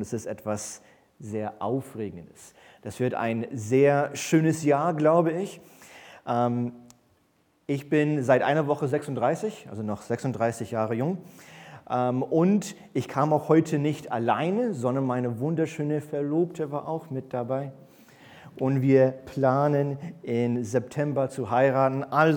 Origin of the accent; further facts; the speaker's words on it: Berlin, Germany; also born or lived in United States; Ich bin gebürtiger Amerikaner, aber in Ost-Berlin groß geworden. Meine Eltern kamen kurz nach der Wende nach Deutschland und dann, als der Hauptstadt von Bonn nach Berlin gewechselt ist, kamen wir dann in Mitte 90er Jahre nach Ost-Berlin.